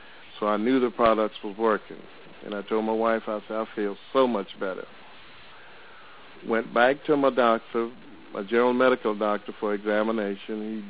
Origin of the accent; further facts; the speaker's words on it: Jacksonville, Florida, United States; from Jacksonville, Florida